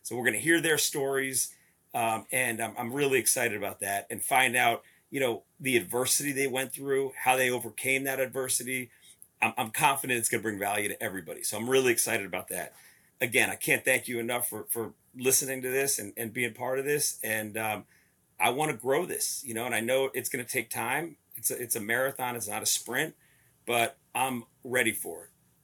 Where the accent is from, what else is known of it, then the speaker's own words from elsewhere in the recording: Florida, United States; I grew up in South Florida, graduated high school with a 1.57, barely got through, had a lot of fun in high school